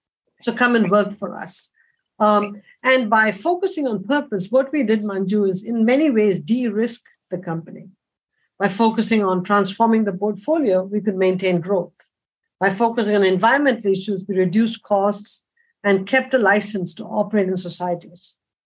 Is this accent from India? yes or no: yes; India; growing up in India, you think of the Padma Awards as something way up there.